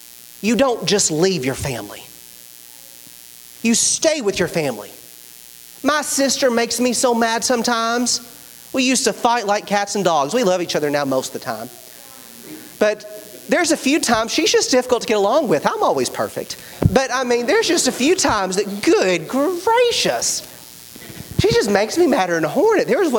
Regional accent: Bowling Green, Kentucky, United States; I grew up in Bowling Green.

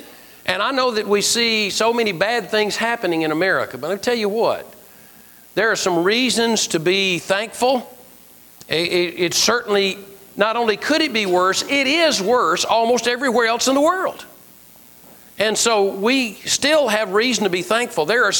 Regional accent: Columbus, Mississippi, United States; I grew up in Columbus, Mississippi.

